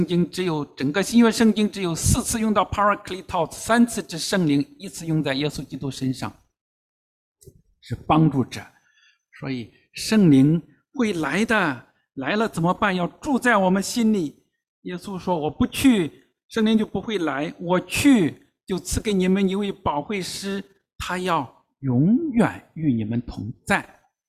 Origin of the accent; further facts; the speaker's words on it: Henan, China; 我是河南人，我们中间有河南的老乡啊